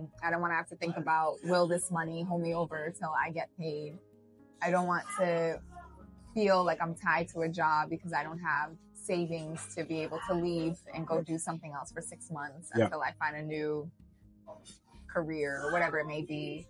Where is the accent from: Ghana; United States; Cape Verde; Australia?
Cape Verde; moved away; So I immigrated here from Cape Verde, and in Cape Verde, you would consider my family at the time middle to upper middle class, or maybe even well off.